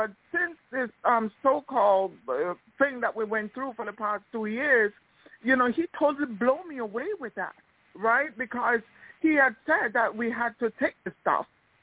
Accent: Canada; I'm from Canada. Canada.

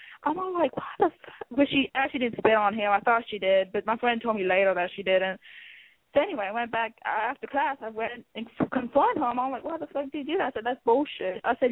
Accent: Texas, United States; Oh, I'm from Texas.

